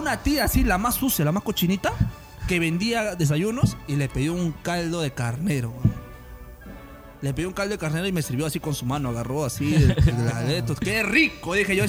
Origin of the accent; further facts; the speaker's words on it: Huánuco, Peru; La cosa es que mi ciudad hermosa de Huánuco no estaba presente.